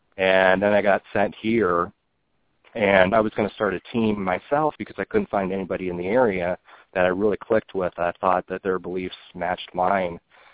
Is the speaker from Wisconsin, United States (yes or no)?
yes; Wisconsin, United States; moved away as an adult; I'm telling you, I'm from Wisconsin originally, and I've been away from Wisconsin for so long, and when it gets down to 40, I am absolutely freezing.